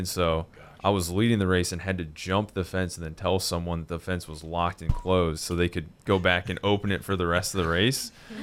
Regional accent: Indiana, United States; I actually came from the Midwest. I grew up in Indiana

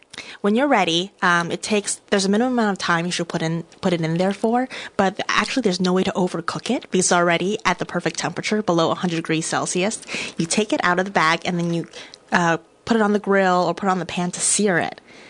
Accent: China; now in United States; Yes, I grew up in China

